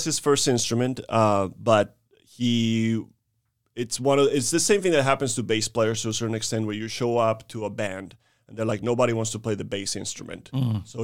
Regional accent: Colombia; You know, I'm from Colombia originally.

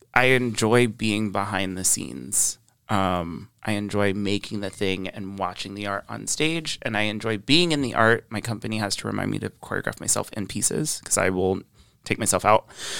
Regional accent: Bartow, Florida, United States; Okay. So I'm from Bartow, and I went to school in Lakeland

